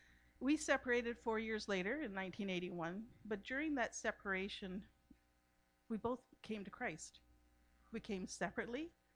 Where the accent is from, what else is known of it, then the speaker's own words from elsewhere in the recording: Burnaby, British Columbia, Canada; also born or lived in Vancouver; I was born in Vancouver and raised in South Burnaby.